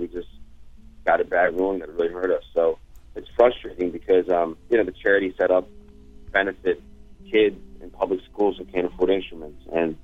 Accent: Philadelphia, Pennsylvania, United States; we're from Philadelphia, so we fight.

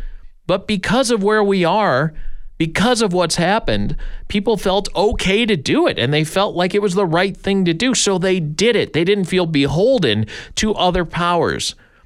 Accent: United States; again, I'm American, so I talk about our election.

